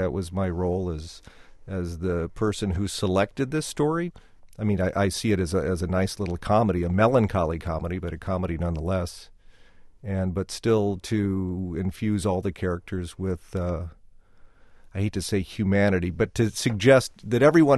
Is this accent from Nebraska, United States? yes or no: yes; Omaha, Nebraska, United States; And also, I mean, yes, I'm a Nebraskan, but I'm from Omaha, and often we Omahans don't know a lot about the rest of our state.